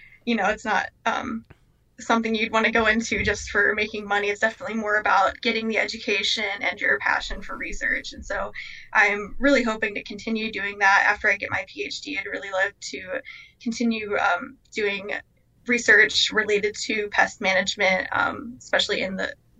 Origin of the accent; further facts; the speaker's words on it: New Jersey, United States; So I grew up in South Jersey. It's a really agriculturally focused area.